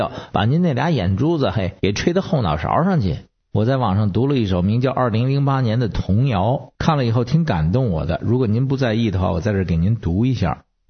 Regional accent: Beijing, China; 我是北京的

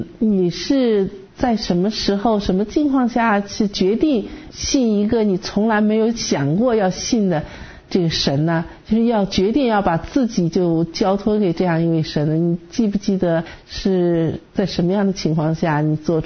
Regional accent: China; now in United States; 的确，像我们都是大陆过来的背景

